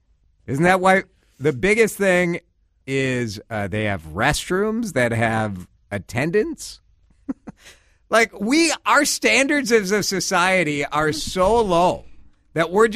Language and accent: English; Midwest, United States; You know what? I'm from the Midwest.